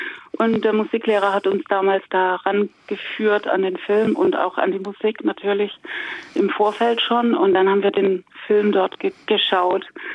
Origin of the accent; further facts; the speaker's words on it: Heidelberg, Baden-Württemberg, Germany; denn ich bin in Heidelberg zur Schule gegangen und aufgewachsen.